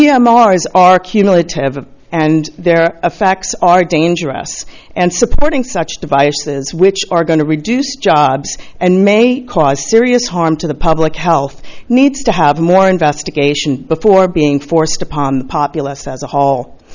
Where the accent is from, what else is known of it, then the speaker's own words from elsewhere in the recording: Los Osos, California, United States; from Los Osos